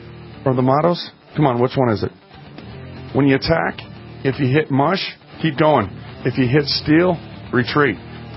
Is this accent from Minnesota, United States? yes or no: yes; Minnesota, United States; And forgive me, I'm from Minnesota as well